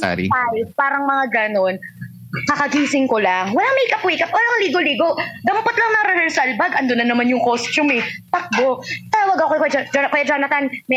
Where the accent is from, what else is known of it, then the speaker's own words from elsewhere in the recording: Quezon City, Metro Manila, Philippines; I'm from Quezon City, okay?